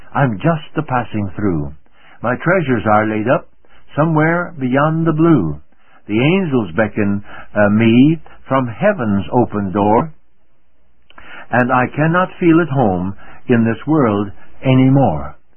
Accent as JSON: {"language": "English", "country": "United States", "said": "My home country is the United States of America."}